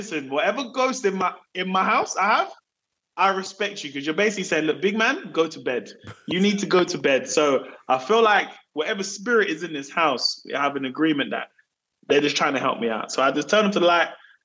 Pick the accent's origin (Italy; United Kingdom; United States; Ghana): United Kingdom; London; when people say where you're from, you have to say, you can't just say London, you say I'm from South London to differentiate.